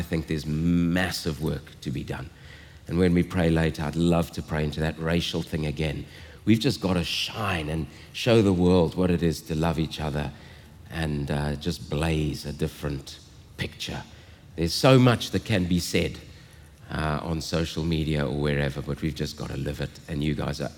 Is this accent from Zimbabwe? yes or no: yes; Zimbabwe; moved away as an adult; My mother is Scottish. I was born in Zimbabwe. They both came out after the Second World War with their parents, and I was born in Zimbabwe, grew up there, and then came to university at UCT